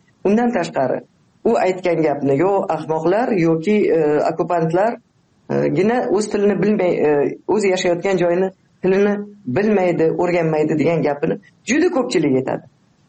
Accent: Tashkent, Uzbekistan; Men Toshkentda tug'ilib o'sganman. Aynan o'sha 66 yildagi zilzila bilan bog'liq ko'p voqealarni 11 yoshimda xotiramda qolgan.

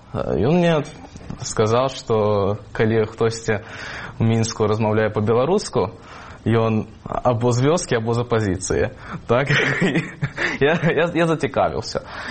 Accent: Japan; born there; Ukrainian is a second language; now in Czech Republic; як ви вже сказали. Я узбек, я народився в Японії і вже 6 років живу тут, в Чехії.

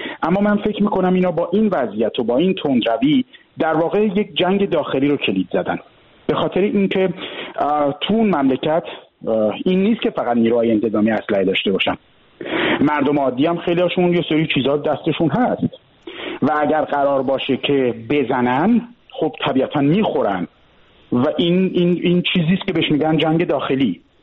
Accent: Iran; now in Germany; من حدوداً 10 روز پیش از ایران آمدم به آلمان

